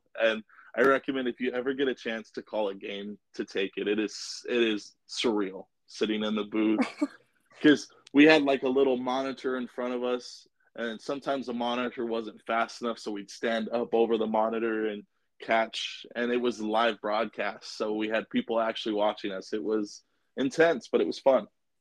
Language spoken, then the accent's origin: English; Las Vegas, Nevada, United States; they all joke that because I'm from Vegas, they're like, well, now you're a Raiders fan.